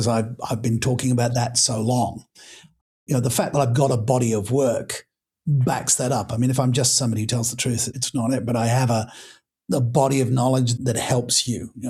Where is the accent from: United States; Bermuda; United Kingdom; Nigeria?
United Kingdom; born there; look, I am British by birth and one doesn't want to sound one's own horn too much